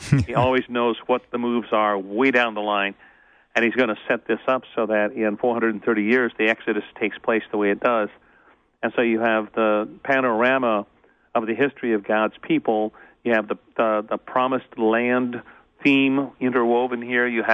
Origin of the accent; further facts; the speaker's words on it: United States; my ancestors came from a variety of European countries, but I'm an American